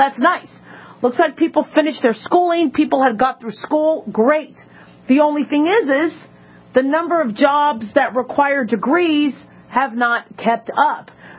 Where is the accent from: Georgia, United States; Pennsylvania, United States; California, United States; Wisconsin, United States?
California, United States; You know, I live in Nevada. I'm from California, so I always like to watch and see what's going on.